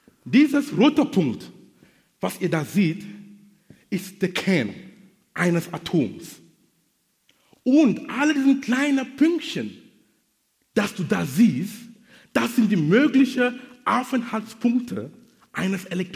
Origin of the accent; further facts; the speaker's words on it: Cameroon; now in Hamburg, Germany; Du kannst hier in Basel sein oder in Hamburg, wo ich lebe, oder in Kamerun, wo ich herkomme